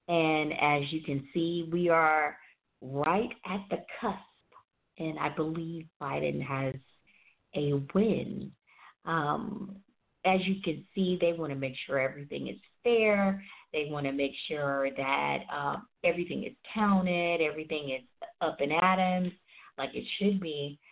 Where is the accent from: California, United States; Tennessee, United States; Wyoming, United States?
Tennessee, United States; From where I'm from the southern area, I'm from Tennessee